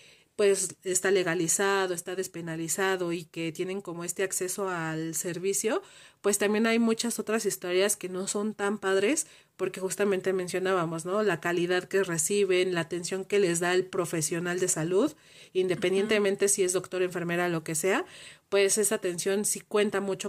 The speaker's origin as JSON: {"language": "Spanish", "region": "State of Mexico", "country": "Mexico", "said": "nosotros somos del Estado de México, estamos cerca del distrito"}